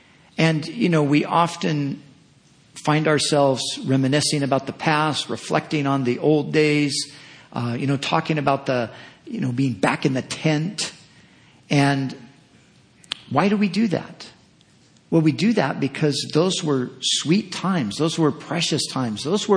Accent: California, United States; born there

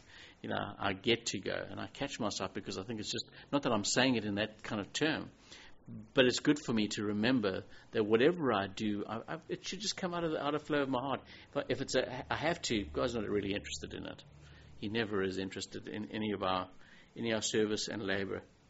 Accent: Zimbabwe; I grew up in Zimbabwe

